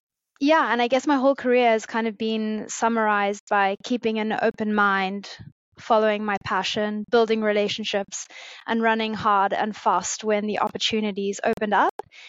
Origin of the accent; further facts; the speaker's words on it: South Africa; born there; moved away; I was born in South Africa. My parents actually moved over in the early 20s. So I have an Irish heritage, but a South African born, so a good mix of two great cultures.